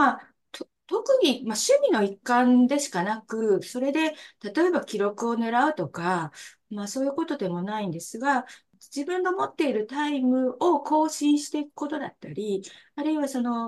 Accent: Tohoku, Japan; 岩手県の盛岡市を拠点に、全国を対象に仕事をしております。出身も東北です。で、一旦大学で東京の大学に進みまして、その後地元に戻ってきまして、

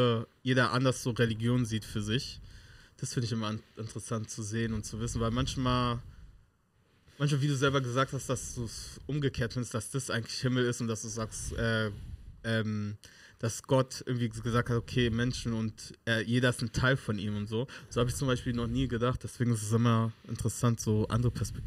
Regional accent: Germany; born there; ich bin nicht Jamaika, ich bin in Deutschland geboren, aber aus Ghana.

